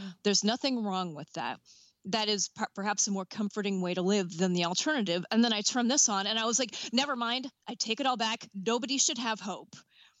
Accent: Midwest, United States; I think I'm right around the same age as this kid. I grew up in the Midwest.

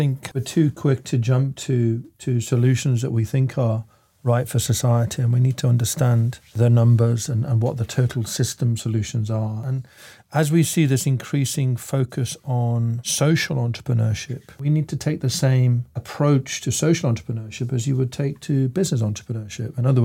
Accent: Italy; I grew up in Italy with the mafia on my doorstep. I worked in Africa.

